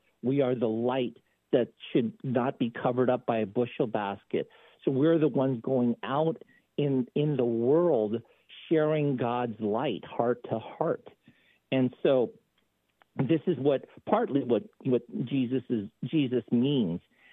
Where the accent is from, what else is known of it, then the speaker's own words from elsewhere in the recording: Philippines; You know, I talk about this because, you know, not only because I'm a Filipino and I was a big fan of, you know, boxing.